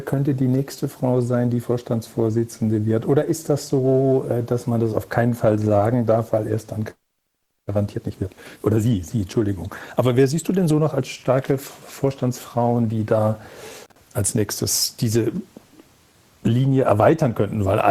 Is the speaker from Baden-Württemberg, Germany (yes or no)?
yes; Walldorf, Baden-Württemberg, Germany; Ich stamme ja aus Walldorf, kenne mich da auch ein bisschen aus.